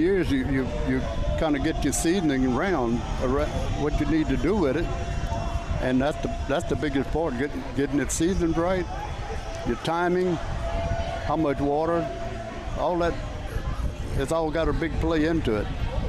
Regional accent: Gonzales, Louisiana, United States; I'm a 25-year president of the Jambalaya Festival out of Gonzales.

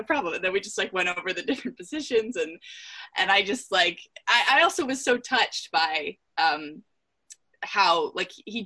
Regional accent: Pennsylvania, United States; I'm from Pennsylvania, which is where I am right now.

